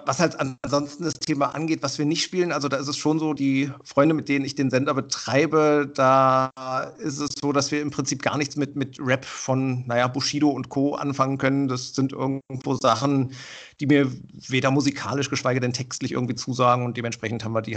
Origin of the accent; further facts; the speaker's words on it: Cologne, North Rhine-Westphalia, Germany; born there; als gebürtiger Kölner schlägt mein Herz natürlich